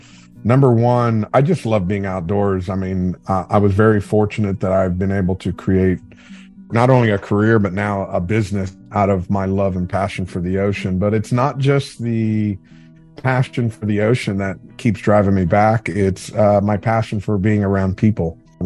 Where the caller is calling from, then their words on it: West Palm Beach, Florida, United States; I'm coming at you live from West Palm Beach, Florida.